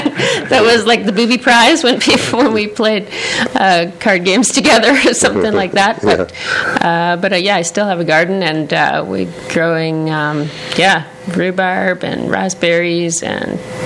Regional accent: Victoria, British Columbia, Canada; Yeah, I grew up in Victoria, B.C.

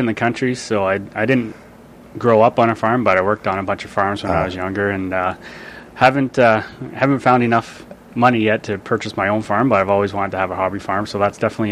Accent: Rockwood, Ontario, Canada; I grew up kind of in Rockwood, just north of Rockwood, so it's a small town just north of Guelph.

